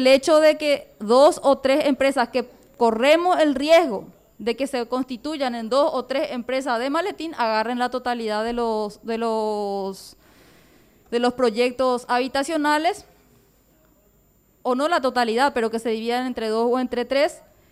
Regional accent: Paraguay; A mí, por ejemplo, como paraguaya y como representante del pueblo, me duele cuando llegan acá las malas noticias

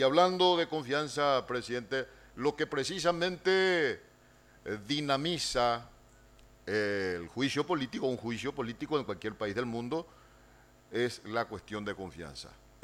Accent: Paraguay; como ciudadano, como paraguayo que tiene la legítima autorización, la legitimación activa de ser protegido por las instituciones

